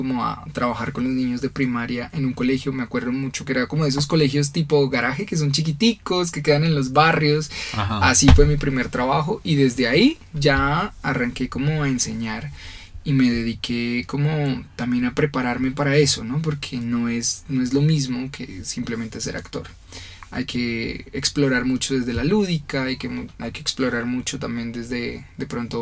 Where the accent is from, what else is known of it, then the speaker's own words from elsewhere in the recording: Bucaramanga, Santander, Colombia; now in Bogotá, Colombia; cuando yo llegué a vivir a la ciudad de Bogotá, yo soy de Bucaramanga, me vine a vivir acá y a estudiar acá